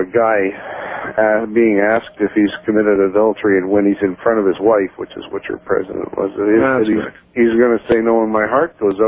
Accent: Winnipeg, Manitoba, Canada; Well, I'm from Winnipeg, and there are millions of them around here.

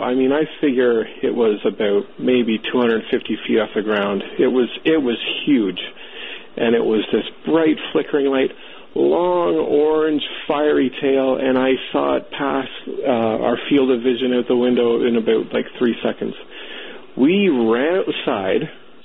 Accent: Kingston, Ontario, Canada; now in Toronto, Canada; I'm originally from Kingston, Ontario. I live in Toronto now.

